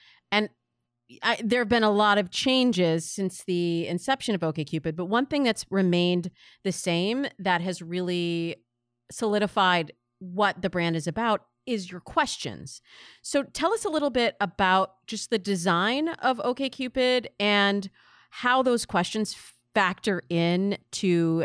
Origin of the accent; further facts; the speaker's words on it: California, United States; as a Californian, I am very offended